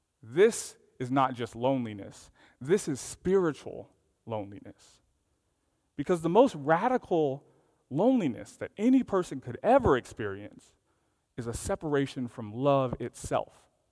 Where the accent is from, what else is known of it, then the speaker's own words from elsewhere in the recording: the South, United States; I'm from the South.